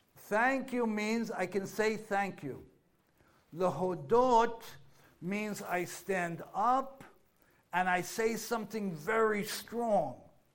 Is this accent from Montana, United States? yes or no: no; New York, United States; I'm from New York. Nothing you can do will make me feel bad.